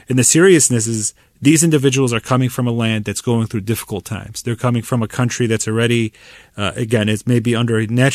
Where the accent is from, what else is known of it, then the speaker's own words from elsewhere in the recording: Dearborn, Michigan, United States; coming here for jobs at Ford in my hometown of Dearborn.